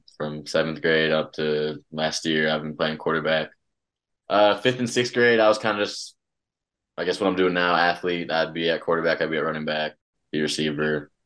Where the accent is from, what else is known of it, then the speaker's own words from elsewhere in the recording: Georgia, United States; I mean, just as a kid, Georgia wasn't, at least when I was in elementary, middle school, Georgia really wasn't great.